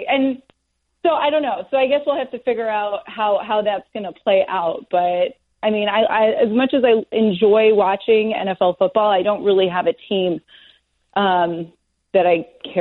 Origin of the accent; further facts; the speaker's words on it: California, United States; My parents met at Ohio State, and then I grew up in California when I was a kid.